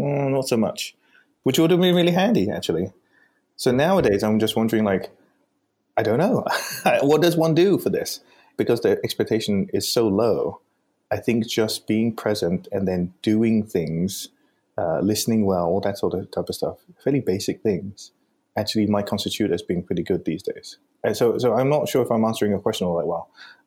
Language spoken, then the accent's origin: English; South East England, United Kingdom; You know, like growing up in England, we were in Surrey.